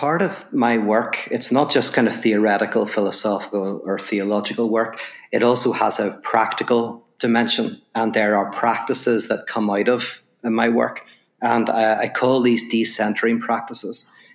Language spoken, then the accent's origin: English; Ireland; now in Los Angeles, United States; obviously from my accent, people will know I'm from Ireland. I live in Los Angeles now